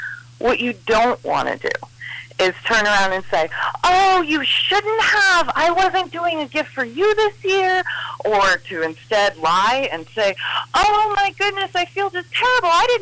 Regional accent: Vermont, United States; I know last year, especially when we were dealing with tightened restrictions here in my home state of Vermont

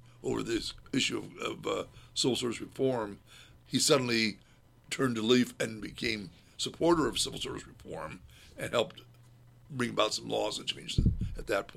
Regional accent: Canton, Ohio, United States; I'm originally from the Canton area, so McKinley was from Canton.

